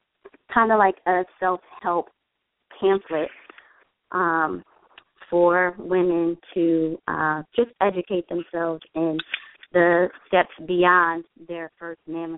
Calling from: New Jersey, United States; from Jersey.

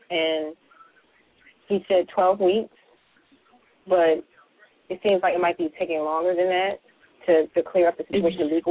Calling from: Baltimore, Maryland, United States; I'm calling from Baltimore, Maryland.

